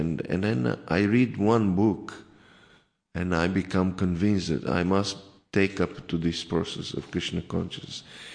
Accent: Bulgaria; I'm from Bulgaria, those who don't know.

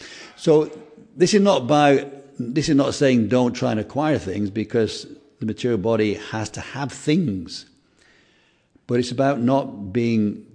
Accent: England, United Kingdom; Of course, we're from England. We're very happy when there's a sun.

